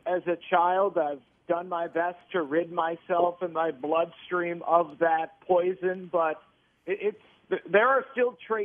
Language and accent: English; Michigan, United States; I know growing up in Michigan, that was big